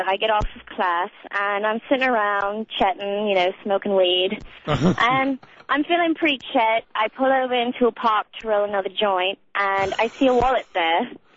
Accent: London, United Kingdom; now in Chicago, United States; I'm from London.

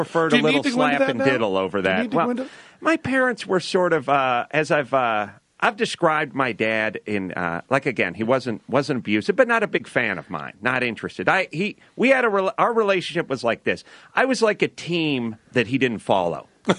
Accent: North Hollywood, California, United States; I'm from North Hollywood.

